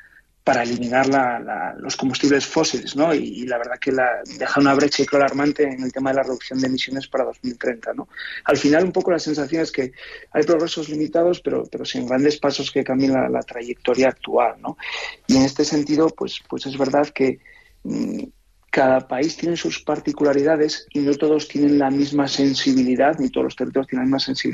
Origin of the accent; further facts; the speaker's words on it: Asturias, Spain; en mi caso, como asturiano, que además me enorgullezco de decirlo